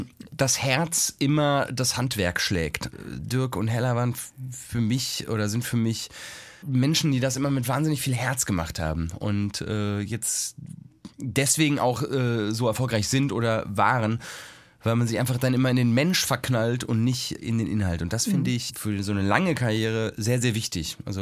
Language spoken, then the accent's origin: German; Cologne, North Rhine-Westphalia, Germany; Nee, ich bin Kölner.